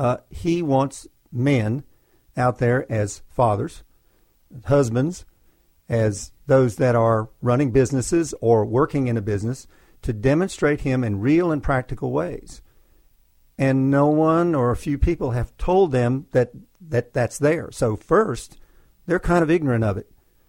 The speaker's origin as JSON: {"language": "English", "region": "North Carolina", "country": "United States", "tie": "born or raised there", "also_born_or_lived": "Alexandria, Virginia, United States", "said": "Born in Alexandria, Virginia, most of my life in North Carolina, so I'd like to say I'm a native"}